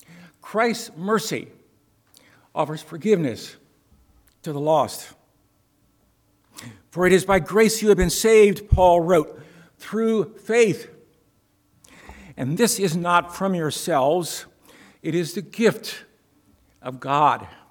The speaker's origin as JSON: {"language": "English", "town": "Hartville", "region": "Ohio", "country": "United States", "tie": "born or raised there", "said": "As a young fella growing up in Hartville, Ohio, one Sunday morning, the bishop was preaching and he issued an invitation."}